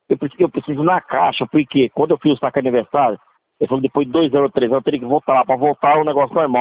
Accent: Franca, São Paulo, Brazil

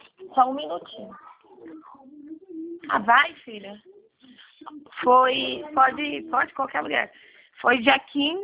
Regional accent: Sumaré, São Paulo, Brazil; born there; now in Campinas, Brazil; Eu nasci em Sumaré.

